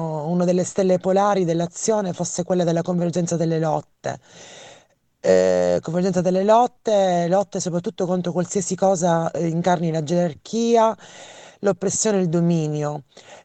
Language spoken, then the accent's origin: Italian; Catania, Sicily, Italy; also born or lived in Milan; E il mio attivismo mi ha portato da catanese a vivere comunque una stagione milanese